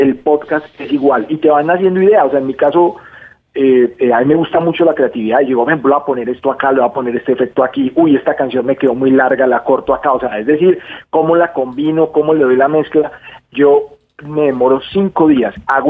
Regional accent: Villavicencio, Meta, Colombia; Déjenme saludar a la gente de Villavicencio, mi tierra.

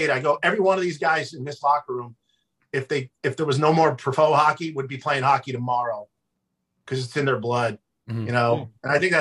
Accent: New Jersey, United States; And I distinctly remember the day they announced the Sharks, and I was growing up in New Jersey, I go, where is San Jose?

